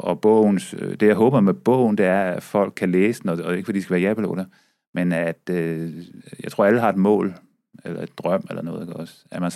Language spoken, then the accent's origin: Danish; West Jutland, Denmark; Jeg voksede op på Vestjylland på en gård og troede, jeg skulle være landmand.